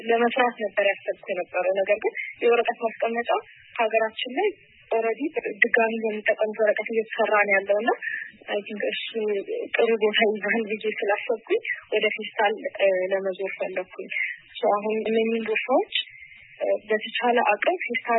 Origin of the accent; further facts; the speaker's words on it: Hawassa, Sidama, Ethiopia; እኔ ማለት ተወልጄ ያደኩት ሐዋሳ ነው። ከሶስት ወቶቼ ጋር ነው ያደኩት።